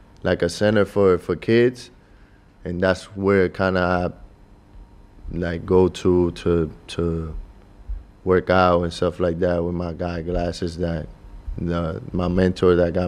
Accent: Puerto Rico; also born or lived in Bronx, United States; So I grew up, so I was born in Puerto Rico.

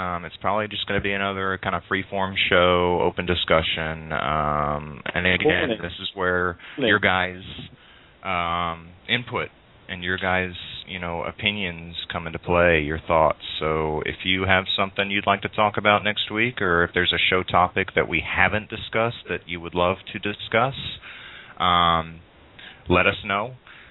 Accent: Chicago, Illinois, United States; But I don't really, because I'm from Chicago.

